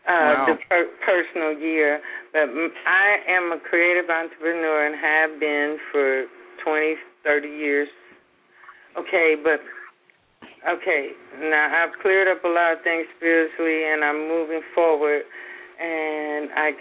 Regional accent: Detroit, Michigan, United States; I'm from Detroit.

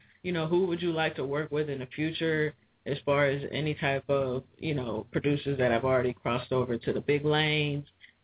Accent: Ohio, United States; now in Florida, United States; Because I'm from Ohio. I live in Florida now

